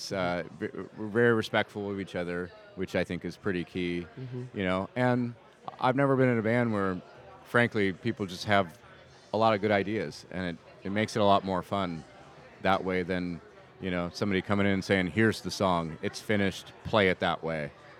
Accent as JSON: {"language": "English", "region": "New York", "country": "United States", "tie": "born or raised there", "said": "I'm like, and I grew up in New York"}